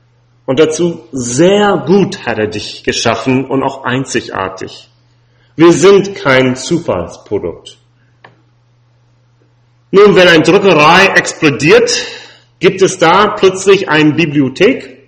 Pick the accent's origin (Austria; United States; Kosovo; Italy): United States; German is a second language; now in Germany; ich komme aus den Vereinigten Staaten und nicht gebürtig aus Deutschland.